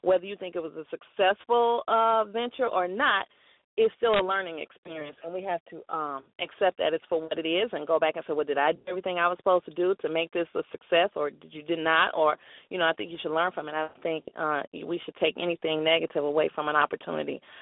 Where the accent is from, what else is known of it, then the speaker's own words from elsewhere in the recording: Chicago, Illinois, United States; Okay, and I am an entrepreneur from Chicago.